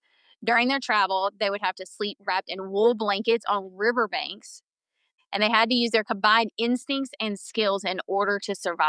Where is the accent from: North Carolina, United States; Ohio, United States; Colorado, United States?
North Carolina, United States; I grew up in North Carolina hiking, being in the woods, surrounded by spiders.